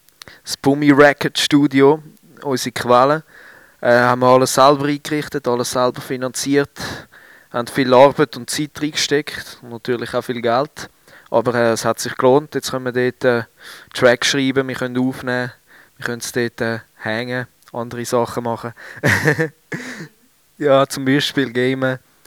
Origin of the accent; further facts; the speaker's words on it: Switzerland; Ja, also ich bin eigentlich waschechter Schweizer soweit. Mal muss man sagen, Eidgenosse.